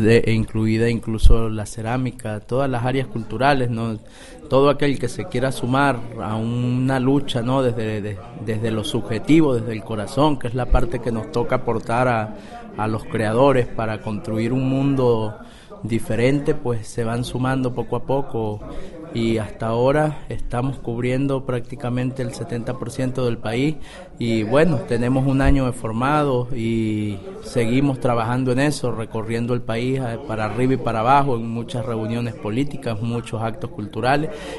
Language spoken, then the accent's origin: Spanish; Venezuela; vengo de Venezuela, un placer andar por aquí abajo con ustedes